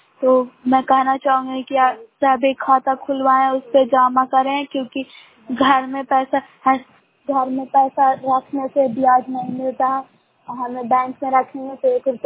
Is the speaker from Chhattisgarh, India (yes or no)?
no; Bairiganj, Bihar, India; ग्राम बैरीगंज post Makrata जी नालंदा की निवासी हूँ।